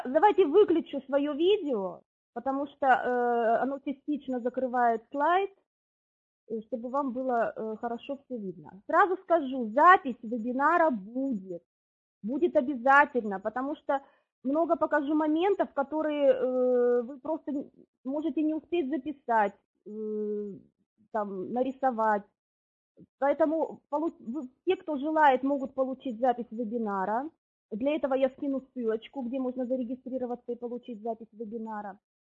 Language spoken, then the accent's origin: Russian; Far East, Russia; now in Turkey; Я уже 7 лет живу в Турции, а сама я с Дальнего Востока.